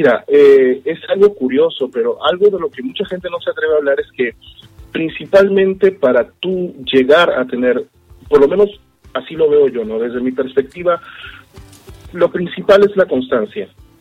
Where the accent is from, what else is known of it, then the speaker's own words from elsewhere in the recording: Peru; gente... de mi país, de mi tierra, de Perú